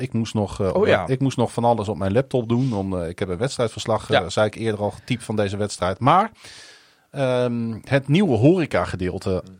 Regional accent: Groningen, Netherlands; Want ik ben een Groninger. Ik ben een stadje. Ik ben hier geboren en getogen.

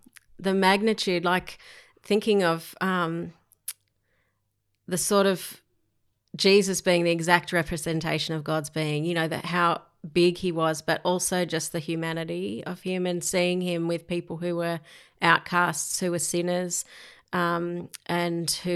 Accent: Sydney, New South Wales, Australia; I grew up around the Glebe area and then later near Ryde, Denniston sort of area.

